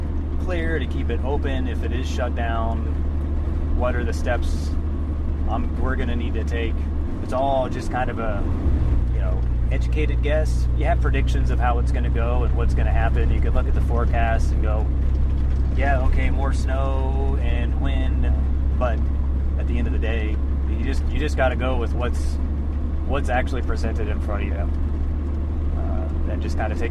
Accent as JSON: {"language": "English", "town": "Columbus", "region": "Ohio", "country": "United States", "said": "I'm from Columbus, Ohio, originally. Went to Ohio State University"}